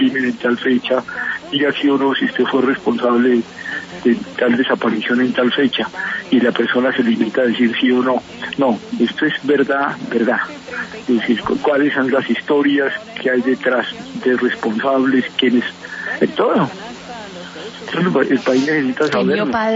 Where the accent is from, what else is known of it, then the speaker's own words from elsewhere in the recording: Colombia; somos colombianos y colombianas